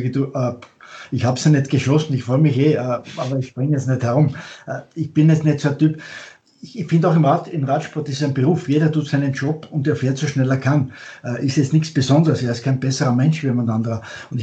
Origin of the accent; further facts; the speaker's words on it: Austria; als Österreicher